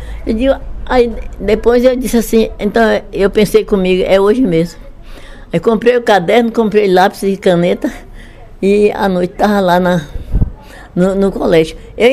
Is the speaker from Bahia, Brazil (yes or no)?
yes; Itajuípe, Bahia, Brazil; now in Vitória da Conquista, Brazil; Eu sou natural de Itajuípe, estado da Bahia.